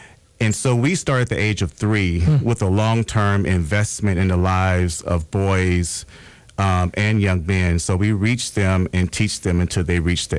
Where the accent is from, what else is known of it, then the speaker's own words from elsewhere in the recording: Mississippi, United States; I'm originally from Mississippi, so I'm a country boy.